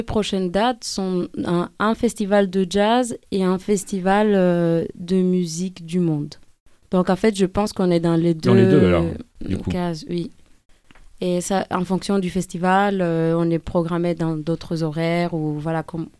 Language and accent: French; Greece; comme je viens de la Grèce et que en fait j'ai grandi dans cette musique